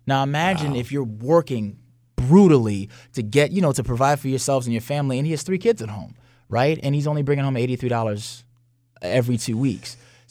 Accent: Maryland, United States; now in Baltimore, United States; I mean, I was raised in Howard County. And when I moved to Baltimore City, my insurance rates went way up.

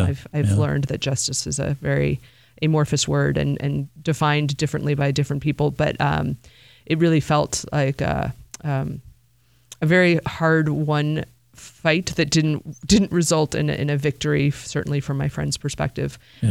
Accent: Massachusetts, United States; also born or lived in Washington, D.C.; now in Baltimore, United States; I grew up in Massachusetts, so I returned home for a few years.

